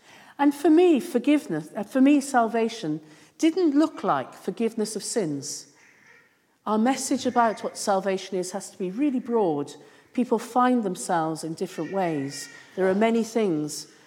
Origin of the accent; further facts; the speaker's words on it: Wales, United Kingdom; I'm Welsh.